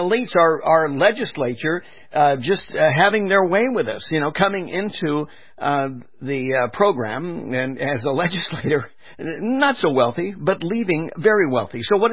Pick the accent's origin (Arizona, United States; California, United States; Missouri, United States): California, United States; I grew up in California.